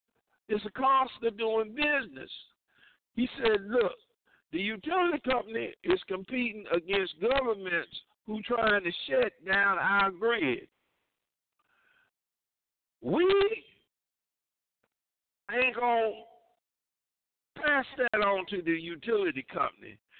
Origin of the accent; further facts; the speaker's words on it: Dillon, South Carolina, United States; yeah, I'm from South Cackalacka, right there, Two Shoe Town, right there, south of the border. As soon as you hit the South Carolina line, you blinked your eye, country town, you missed it. Dillon, South Carolina.